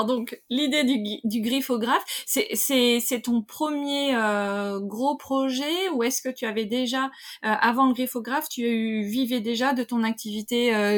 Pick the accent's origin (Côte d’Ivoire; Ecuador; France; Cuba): France; Lyon, Auvergne-Rhône-Alpes; je suis pas vraiment auxerroise, mais effectivement, je viens de Lyon